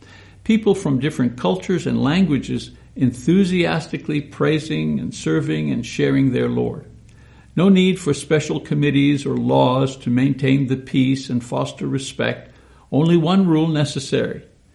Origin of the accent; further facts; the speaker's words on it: Montreal, Quebec, Canada; I come from Montreal, a city in the French part of Canada.